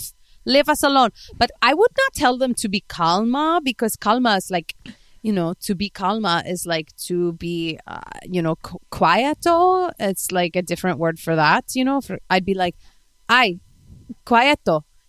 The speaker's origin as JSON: {"language": "English", "country": "Spain", "said": "Because I'm from España and I have warm blood."}